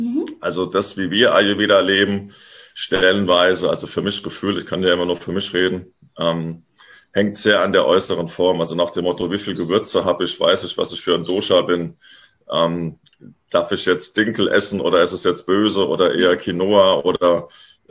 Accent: Hesse, Germany; bin jetzt nach 10 Jahren unterwegs sein wieder hier zurück an die Hessische Bergstraße, wo ich aufgewachsen bin.

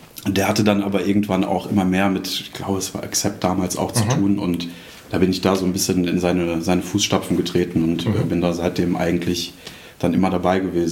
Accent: Hesse, Germany; accent: Hessian; now in Bremen, Germany; aber ich bin als Hesse nach Bremen gekommen

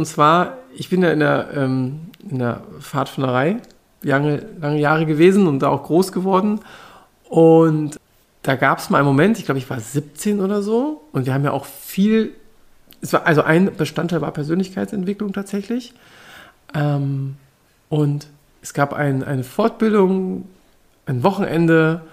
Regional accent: Wolfsburg, Lower Saxony, Germany; Ich bin aufgewachsen im Großraum Wolfsburg. Das heißt, ich kam an diesem ganzen Thema Auto nicht vorbei. Ich bin aufgewachsen als Einzelkind.

